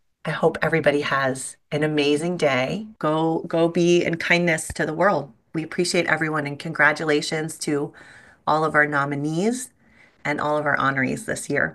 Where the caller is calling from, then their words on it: New York, United States; I'm calling from Central New York, and I'm honored and delighted to be a part of this.